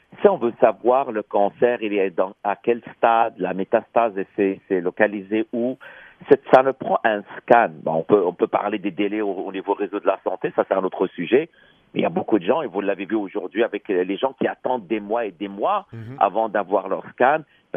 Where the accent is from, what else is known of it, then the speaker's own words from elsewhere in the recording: Quebec, Canada; ça nous prend des sacrifices en tant que Québécois.